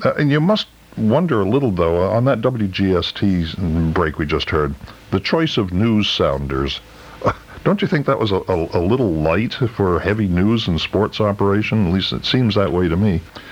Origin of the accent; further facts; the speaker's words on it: Vermont, United States; when I was growing up in Vermont, I would strain to hear KFI on this frequency.